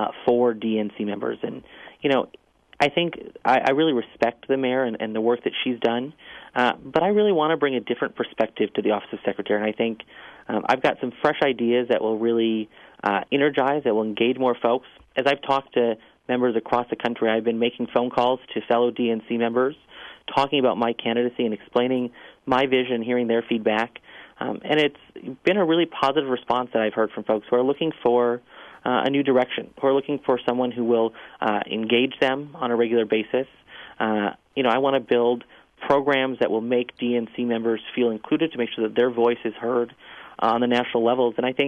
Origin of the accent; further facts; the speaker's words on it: Rice Lake, Wisconsin, United States; I got my start in politics up in my hometown of Rice Lake, you know, a town of just about 8,000.